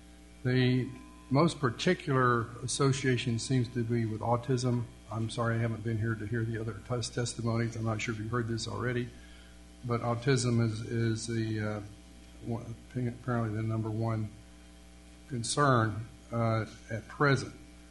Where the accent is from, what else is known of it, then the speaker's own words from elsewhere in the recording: Elizabeth, New Jersey, United States; I'm from Elizabeth, New Jersey. My church is St. John's Episcopal Church in Elizabeth